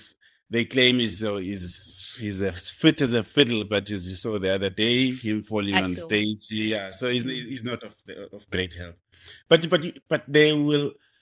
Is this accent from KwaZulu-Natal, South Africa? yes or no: yes; Durban, KwaZulu-Natal, South Africa; I mean, like, that is my hometown. And when I would go to Durban